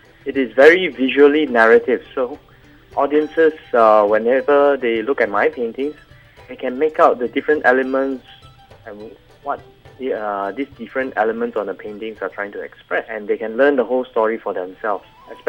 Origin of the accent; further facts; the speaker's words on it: Singapore; I was growing up in Singapore, which was fast-changing.